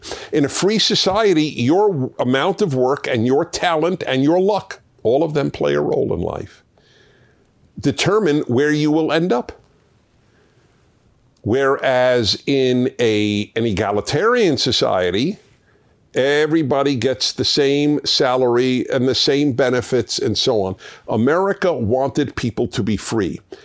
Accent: United States; I have no problem mentioning soccer, though I'm American, because a lot of you are watching around the world where soccer is the sport.

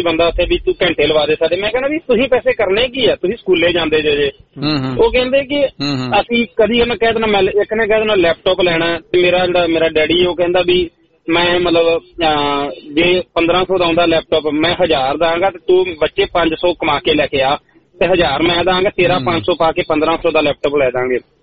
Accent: Punjab, India; Makhu area ਜੀ, ਮਖੂ ਦੇ ਕੋਲ ਮੇਰਾ ਪਿੰਡ ਆ

